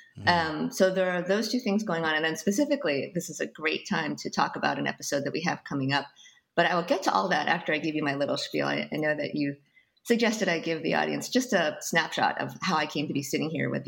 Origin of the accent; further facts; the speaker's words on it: Bangor, Maine, United States; I grew up in Bangor, Maine, which is a really small town of like 30,000 people.